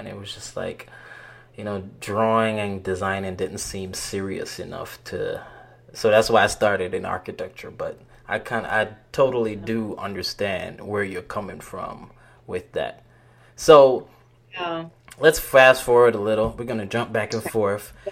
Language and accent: English; New York, United States; moved away; also born or lived in Jamaica; Yeah, I was born in Jamaica, but most of my years I lived in New York, so